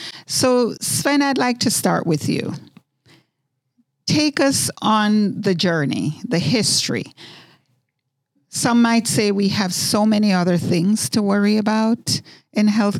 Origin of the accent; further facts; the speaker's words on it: Jamaica; I am from Jamaica, and in my culture, food is an important part of health and healing.